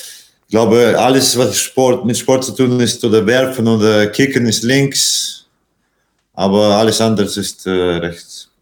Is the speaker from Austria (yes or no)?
no; Latvia; German is a second language; now in Iceland; mein Heimat, mein so Vaterland, wie man sagt, und das ist natürlich Lettland.